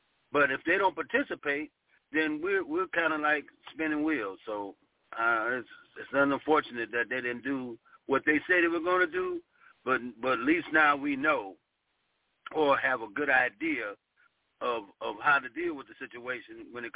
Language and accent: English; Cleveland, Ohio, United States; I come from a background of working with the youth from my home state and my home city, Cleveland, Ohio, and I worked with three agencies.